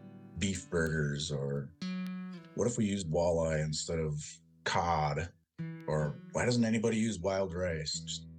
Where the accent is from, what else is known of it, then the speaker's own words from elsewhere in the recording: Red Cliff, Wisconsin, United States; I'm Anishinaabe from Red Cliff, Wisconsin.